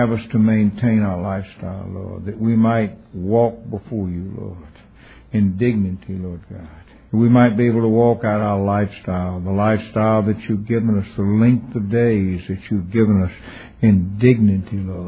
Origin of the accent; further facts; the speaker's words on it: Alabama, United States; I was raised in Alabama on a dairy farm, sort of a combination cotton and dairy farm.